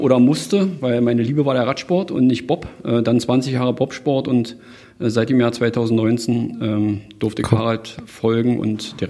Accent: Eichwalde, Brandenburg, Germany; Wir kommen beide aus Eichwalde, insofern war das jetzt nicht so kompliziert, auch ohne Telefon.

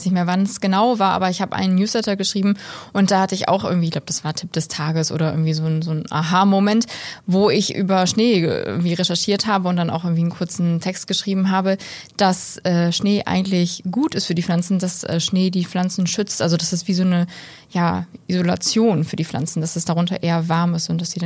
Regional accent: Bremen, Germany; hier in Oldenburg ein bisschen weniger, bei uns in Bremen ein bisschen mehr.

